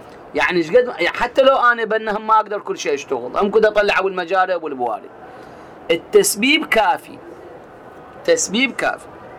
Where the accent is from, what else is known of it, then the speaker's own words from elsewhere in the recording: Iraq; احنا عندنا بالعراق